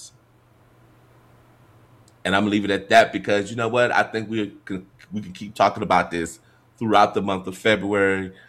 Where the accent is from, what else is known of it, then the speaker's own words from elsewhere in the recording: Nigeria; now in London, United Kingdom; I'm a Nigerian and I live in London.